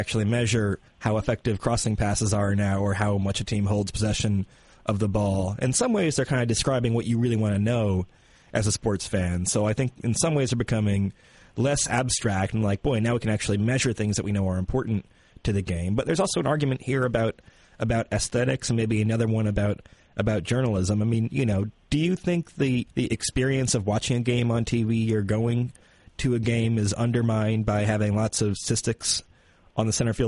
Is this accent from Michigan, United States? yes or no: yes; Michigan, United States; I think I remember this, but, yeah, I grew up in Michigan.